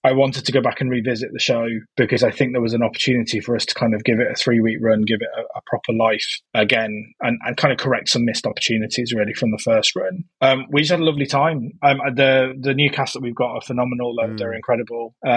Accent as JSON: {"language": "English", "town": "Coventry", "region": "West Midlands", "country": "United Kingdom", "tie": "born or raised there", "said": "And it's written about my hometown of Coventry, where I'm from."}